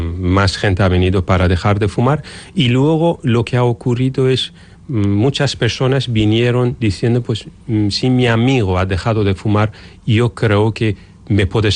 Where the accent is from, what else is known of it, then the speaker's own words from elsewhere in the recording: Bilbao, Basque Country, Spain; que soy de Bilbao, que vivo aquí.